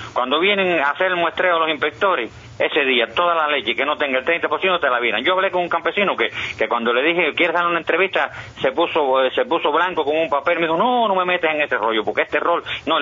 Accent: Cuba; Yo no tengo tractor, pero soy cubano y lo sé porque lo oigo decir.

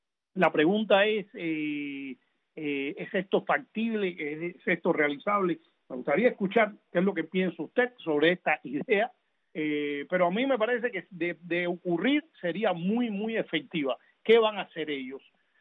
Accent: Cuba; si somos cubanos en este momento y queremos entrar sencillamente a nuestro país

